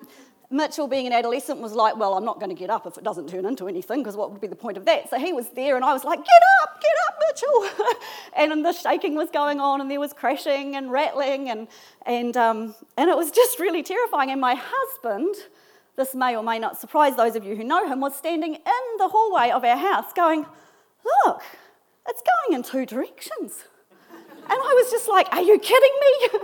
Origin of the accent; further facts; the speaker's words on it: Rotorua, Bay of Plenty, New Zealand; born there; My ancestors came to New Zealand from England, and my dad was from Wellington, my mum was from Parongia, and I was born in Rotorua, but it is the Waikato that has my heart.